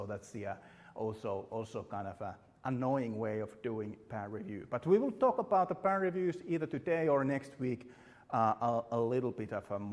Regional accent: Finland; first language Finnish; English is a second language; I'm from Finland. I, I, I have problems of speaking in English, not to say to writing in English.

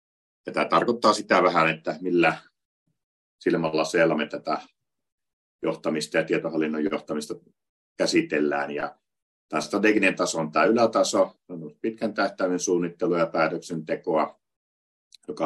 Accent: Jyväskylä, Central Finland, Finland; Olen Jyväskylästä kyllä kotoisin, mutta lähdin tuonne sitten pariksi vuodeksi opiskelemaan

